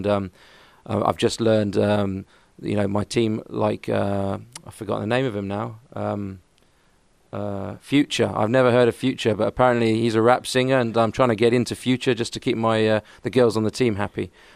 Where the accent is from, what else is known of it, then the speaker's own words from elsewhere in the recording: England, United Kingdom; I've already got a messed up accent from being here so long. And I go back to England and everybody says that I sound American. And then I'm over here and everyone says I sound English.